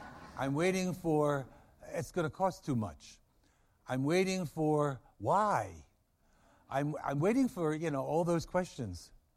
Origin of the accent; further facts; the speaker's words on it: Baltimore, Maryland, United States; And mind you, I'm from Baltimore.